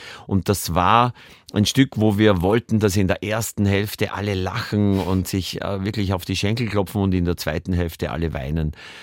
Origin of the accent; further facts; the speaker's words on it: Austria; da dachte ich mir damals, das ist ja fast wie hier bei uns in Österreich, diese Verbindung.